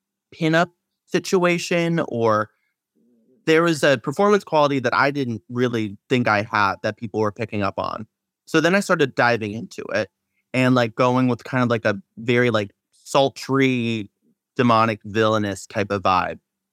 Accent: Seattle, Washington, United States; because I'm from Seattle.

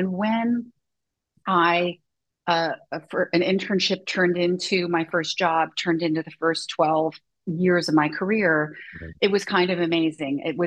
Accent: Ohio, United States; now in San Francisco, United States; I was born and raised in Ohio, Midwest, because it's where my parents sort of ended up getting work and a job.

